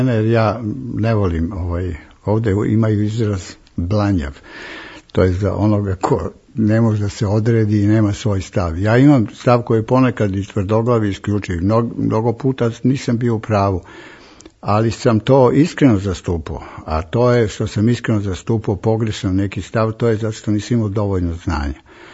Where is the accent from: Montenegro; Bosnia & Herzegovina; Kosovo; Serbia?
Serbia; Ali danas ja se izjašnjam, ja sam odrastao u Srbiji.